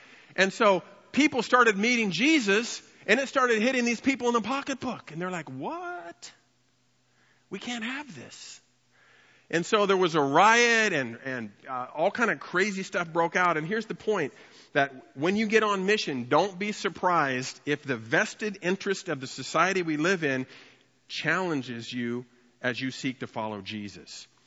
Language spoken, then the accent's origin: English; Fresno, California, United States; I mean, I'm from Fresno, so whatever.